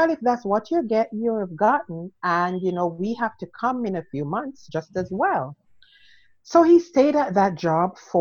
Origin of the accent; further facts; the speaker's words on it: Jamaica; moved away as an adult; now in Canada; I'm originally from Jamaica.